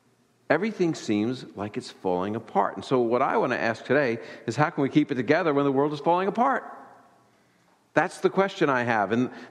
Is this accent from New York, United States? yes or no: no; Chicago, Illinois, United States; I'm from Chicago for the last 24 years, and this past year, we had 752 murders in the city of Chicago.